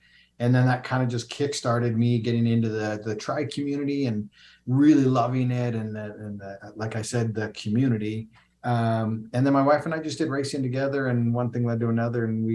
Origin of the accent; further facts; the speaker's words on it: Canada; now in United States; I grew up a wrestler in Canada and, you know, moved to the States and met my wife.